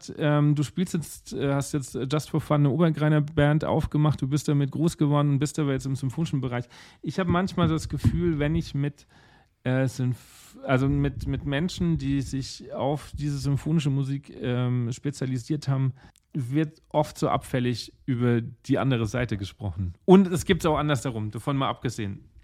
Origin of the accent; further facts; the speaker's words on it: Bavaria, Germany; Also ich komme ja aus Bayern, das, was ich bis jetzt hier gehört habe, ist schon schwierig.